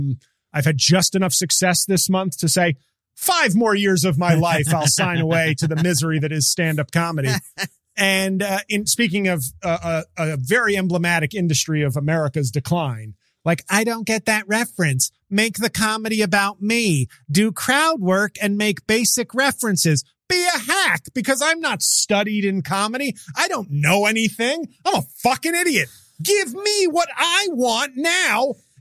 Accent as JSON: {"language": "English", "region": "New Jersey", "country": "United States", "said": "You love the fact that I'm from Jersey?"}